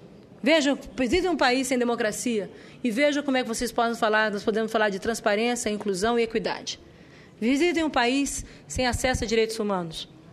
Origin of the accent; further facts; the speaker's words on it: Brazil; Mas, como brasileiro, nós podemos ousar